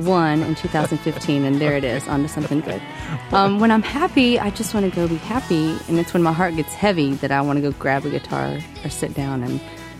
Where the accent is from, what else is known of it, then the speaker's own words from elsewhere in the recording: Knoxville, Tennessee, United States; I grew up in Knoxville, Tennessee, and everything was great, wonderful.